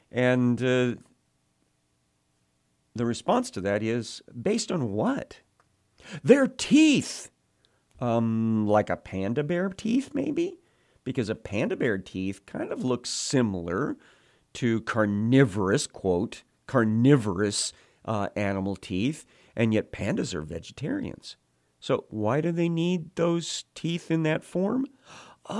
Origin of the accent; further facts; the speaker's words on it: the South, United States; That's the way we'd say it down the place where I grew up in the South.